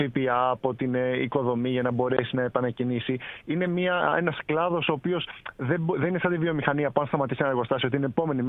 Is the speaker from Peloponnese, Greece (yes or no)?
yes; Argos, Peloponnese, Greece; το δικό μου σπίτι που εγώ είμαι από το Άργος και το έχω και πηγαίνω τους 8 μήνες το χειμώνα